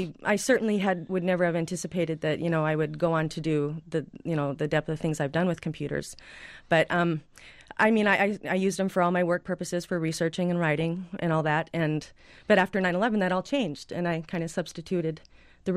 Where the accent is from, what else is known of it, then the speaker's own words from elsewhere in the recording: United States; Because as an American, we kind of have this perceived invincibility.